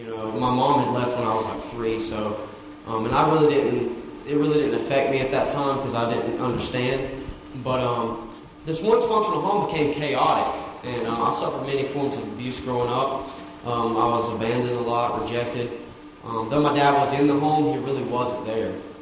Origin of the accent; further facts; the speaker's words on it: North Carolina, United States; You know, I'm from North Carolina. I'm 25 years old, so I'm a long way from home.